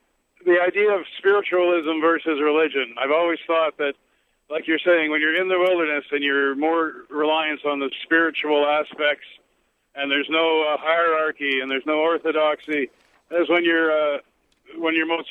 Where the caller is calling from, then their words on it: Lloydminster, Saskatchewan, Canada; I'm phoning from Lloydminster, Alberta. No, sorry, now it's Lloydminster, Saskatchewan.